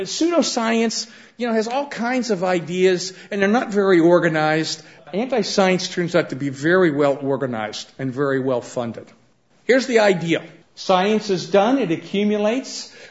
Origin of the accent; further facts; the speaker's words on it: United States; And I'm sorry, I feel bad as an American, we foisted this on the world.